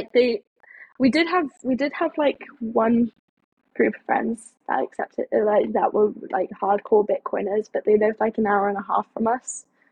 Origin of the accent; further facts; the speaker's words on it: France; so I grew up in France. and all my friends were French, are French.